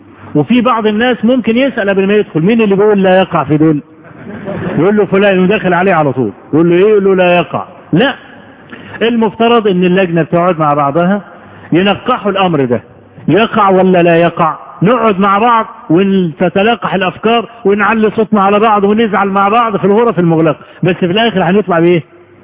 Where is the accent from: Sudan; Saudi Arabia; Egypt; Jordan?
Egypt; عندنا في مصر